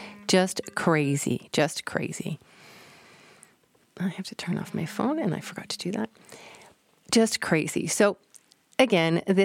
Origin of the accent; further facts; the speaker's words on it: Alberta, Canada; I come from Alberta, and Alberta is very different. We would have very, very cold winters